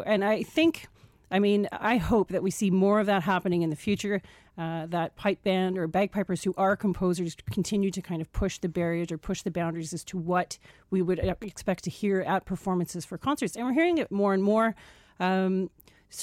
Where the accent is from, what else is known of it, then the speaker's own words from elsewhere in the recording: Canada; now in Northern Ireland, United Kingdom; I'm Canadian.